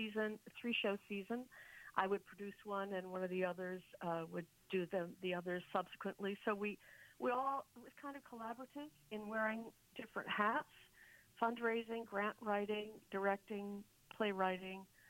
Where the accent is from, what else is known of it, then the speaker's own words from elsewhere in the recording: Kohler, Wisconsin, United States; I grew up in Kohler, Wisconsin, which is near Sheboygan.